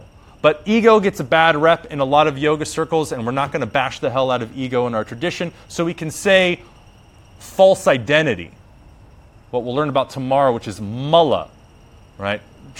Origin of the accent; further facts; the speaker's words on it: United States; I'm American, so I only really speak one freaking language anyways.